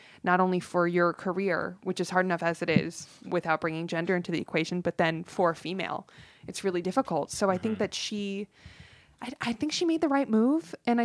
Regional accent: North Hollywood, California, United States; I grew up in North Hollywood.

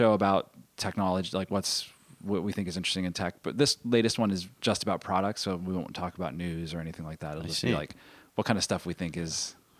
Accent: Merced, California, United States; I grew up in the San Joaquin Valley in Merced.

